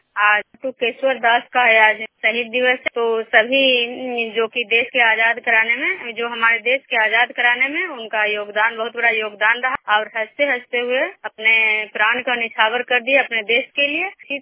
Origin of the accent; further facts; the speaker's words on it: Bihar, India; मैं बिष्णुपुर ग्राम खजरा पंचायत नालंदा जिला नगरनौसा प्रखंड की निवासी हूँ।